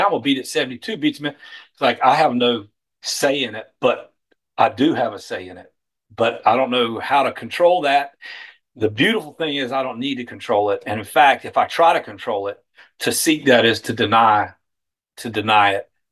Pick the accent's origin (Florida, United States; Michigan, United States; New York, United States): Florida, United States; Jacksonville; born there; Yeah, I was born in 1967 in Jacksonville.